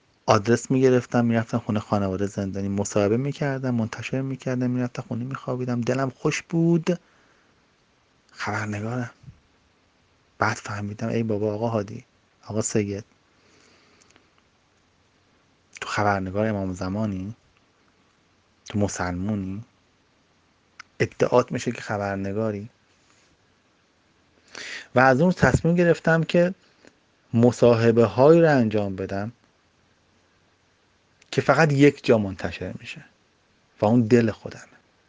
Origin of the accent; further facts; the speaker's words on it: Iran; ما بچه همین مملکتیم، همه ما ایرانی هستیم،